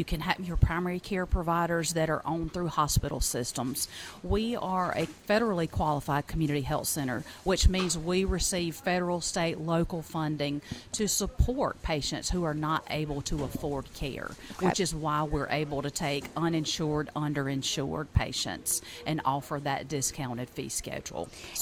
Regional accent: United States; But I am actually from Chester County.

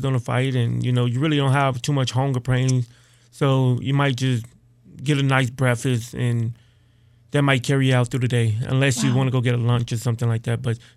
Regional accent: Rock Hill, South Carolina, United States; I'm so blessed and so happy to be a part of Rock Hill. And like I said, it's my hometown

